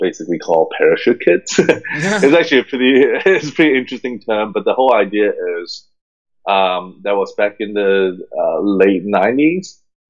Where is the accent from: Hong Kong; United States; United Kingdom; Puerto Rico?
Hong Kong; for me, I growing up in Hong Kong, I had no idea what I wanted to be or who I am, who I was even.